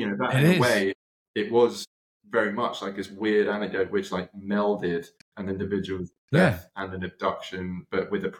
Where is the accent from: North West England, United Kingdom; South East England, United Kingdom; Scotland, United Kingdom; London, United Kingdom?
South East England, United Kingdom; Brighton; I gave a talk in my hometown of Brighton the other day